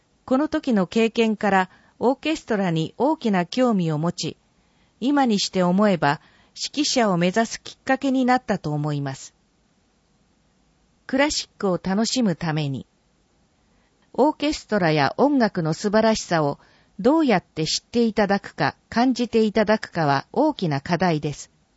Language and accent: Japanese; Senju, Tokyo, Japan; 生まれも育ちも千住の私としては嬉しいことですね。